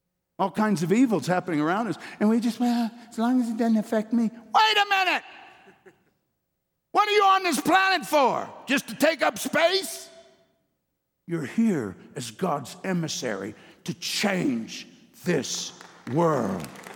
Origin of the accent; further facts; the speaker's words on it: Kolkata, West Bengal, India; born there; You know, I was born in Pentecost. My parents are Pentecostal missionaries. I was born in Calcutta, India. I was born in a house in Calcutta, India.